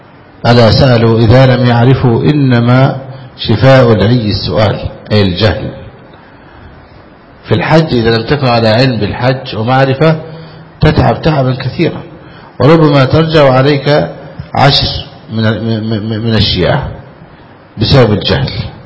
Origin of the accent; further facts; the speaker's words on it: Egypt; لكن بذل دفاع وحل كبعض القرى عندنا في مصر وطين